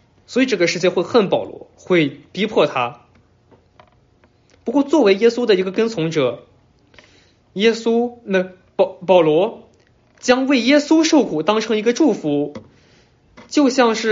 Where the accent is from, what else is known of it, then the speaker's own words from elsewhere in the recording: Canada; moved away as an adult; now in United States; 我在2000年从加拿大搬到了美国，可能让很多人不是特别感舒服的事是，我还是很骄傲，我是个加拿大人，我当时的忠诚还是在加拿大里